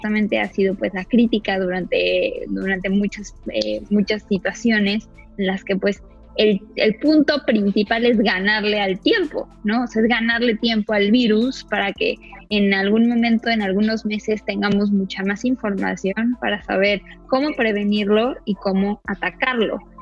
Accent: Mexico; los hábitos alimenticios que tenemos como mexicanos.

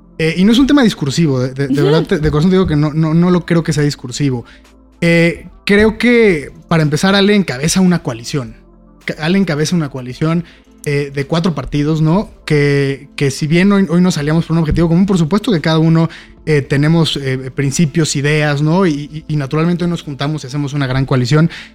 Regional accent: State of Mexico, Mexico; Todos somos mexiquenses, todos vivimos aquí.

